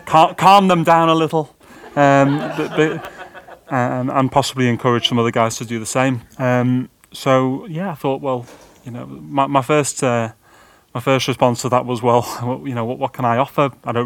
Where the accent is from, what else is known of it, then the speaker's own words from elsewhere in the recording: Crosby, North West England, United Kingdom; So I was born in 1985 in Crosby. I lived there for a number of years, and I was the third child from my parents.